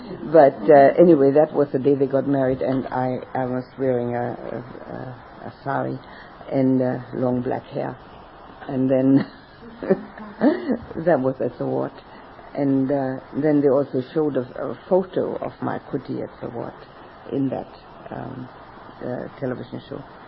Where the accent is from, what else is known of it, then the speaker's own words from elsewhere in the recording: Berlin, Germany; English is a second language; Oh, in Berlin, my hometown.